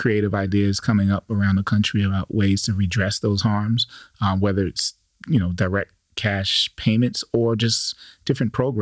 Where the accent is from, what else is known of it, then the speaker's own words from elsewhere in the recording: Charleston, South Carolina, United States; also born or lived in Edisto Island; I grew up in South Carolina in the Low Country area, and specifically Charleston and Edisto Island.